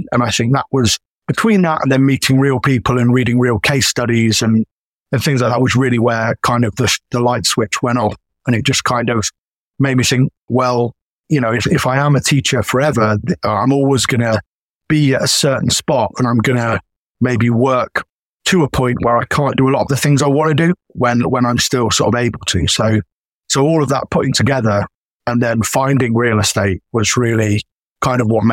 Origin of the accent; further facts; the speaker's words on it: United Kingdom; being a Brit